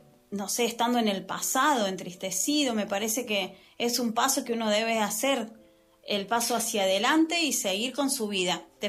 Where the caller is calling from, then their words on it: Argentina; es de Argentina.